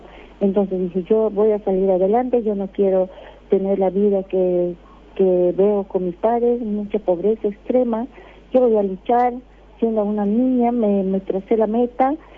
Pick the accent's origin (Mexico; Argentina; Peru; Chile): Peru; Amazon jungle; yo soy de la región de la selva, acá en mi país, Perú. Tenemos pues 3 regiones, ¿no? Costa, Sierra y Selva. Yo soy de la selva. Entonces, yo nací en plena selva amazónica y luego salimos de nuevo a la ciudad.